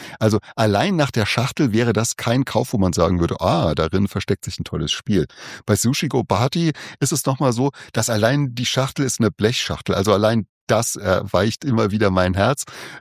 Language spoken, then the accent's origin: German; Saarland, Germany; ich komme aus dem Saarland. Im Saarland haben wir nichts, was Düsseldorf ist. Wir haben Saarbrücken.